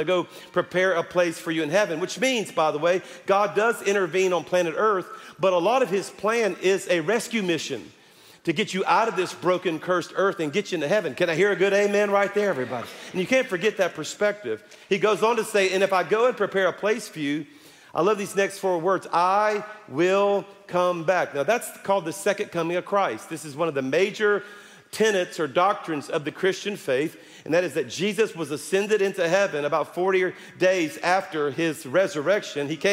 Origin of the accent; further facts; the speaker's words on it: Louisiana, United States; So y'all know that I'm from South Louisiana, and we tell these Boudreaux jokes, these Cajun jokes.